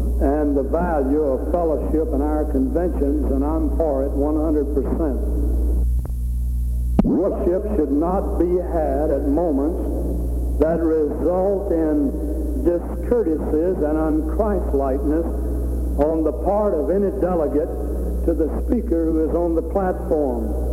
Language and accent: English; Atlanta, Georgia, United States; from Atlanta, Georgia.